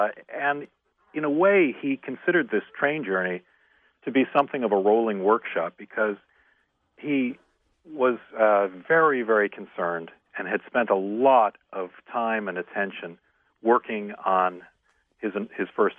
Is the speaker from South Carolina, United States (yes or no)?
no; Cleveland, Ohio, United States; I am indeed. I grew up in Cleveland. I still have family there